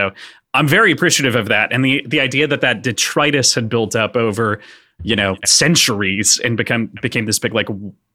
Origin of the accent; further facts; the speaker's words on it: Minnesota, United States; now in Wilmington, United States; I grew up in Minnesota, you know, just as a side tangent here, moved to Wilmington, North Carolina.